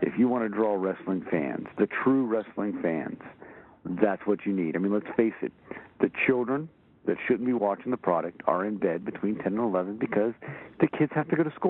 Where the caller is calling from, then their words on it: Washington, District of Columbia, United States; I'm calling from Washington, D.C.